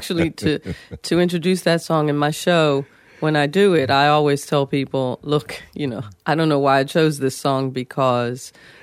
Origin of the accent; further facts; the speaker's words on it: Philadelphia, Pennsylvania, United States; because I grew up in Philadelphia in an all-black neighborhood.